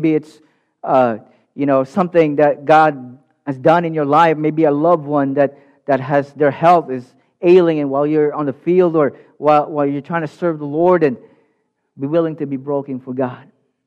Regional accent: Philippines; And I think because being Filipino, I understand in Asian cultures, education is, they put a high premium on education.

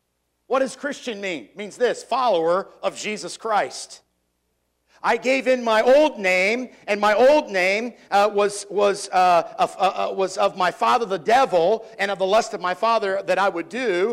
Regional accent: United States; born there; But I was not born in Canada. I was born in the U.S. And so by birth, I'm an American, okay?

